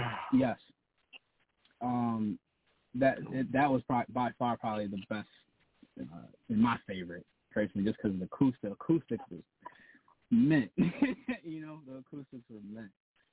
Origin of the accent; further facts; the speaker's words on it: Buffalo, New York, United States; I would have to say, man, in Buffalo, like in my hometown, or anywhere?